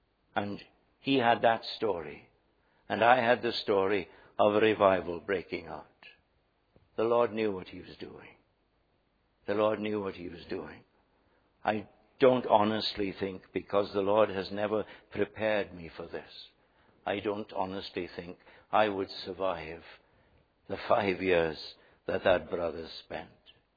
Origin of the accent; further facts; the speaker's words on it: Wales, United Kingdom; first language cy; English is a second language; Whenever I come back from Lima, my heart goes out to my land of Wales. My first language is Welsh. I do most of my praying in Welsh.